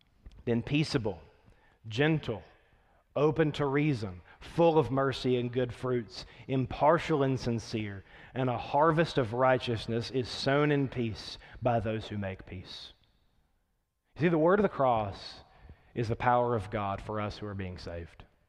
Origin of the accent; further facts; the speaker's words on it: Texas, United States; I'm from out of town, I'm from Texas.